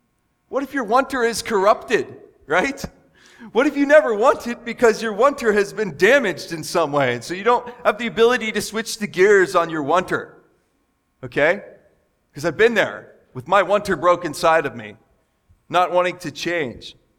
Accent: United States; And many of us would say that this morning because I'm American, right? I live in a free country.

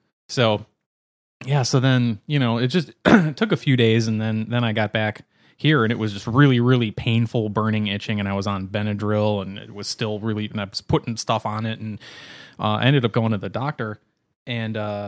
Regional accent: Scotland, United Kingdom; We're Scottish, so...

